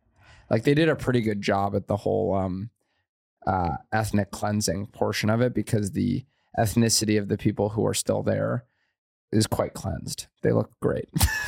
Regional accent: New York, United States; I was like, oh, no way. I'm from New York.

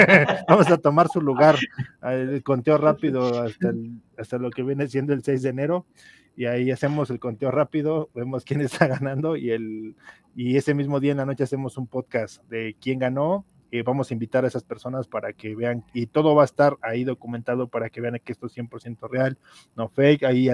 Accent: Mexico; Soy orgullosamente mexicano

